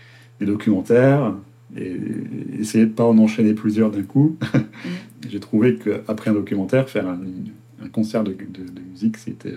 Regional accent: Hauts-de-France, France; moved away as an adult; now in Paris, France; Au départ, en fait, moi, je suis né dans le Nord. J'ai fait mes études dans le Nord. J'ai grandi dans le Nord.

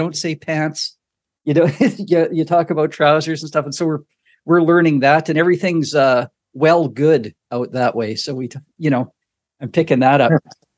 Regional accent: Saskatchewan, Canada; Well, so we grew up in Saskatchewan, or like I was born and raised in Saskatchewan. So in the middle of the prairies in Canada, and it's a smaller city where we lived, and kind of very conservative in their views and stuff.

